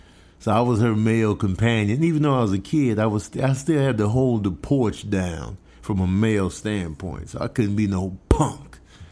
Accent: Chicago, Illinois, United States; Mind you, I'm from Chicago, so I know cold.

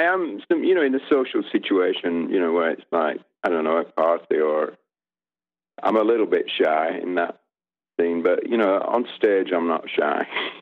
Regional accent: England, United Kingdom; age 16, 17, I grew up in England in the era of, we call it prog rock or pomp rock

